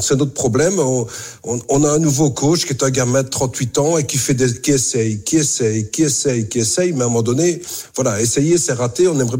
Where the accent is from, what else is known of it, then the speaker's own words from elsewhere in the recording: Belgium; Et pour l'instant, chez nous en Belgique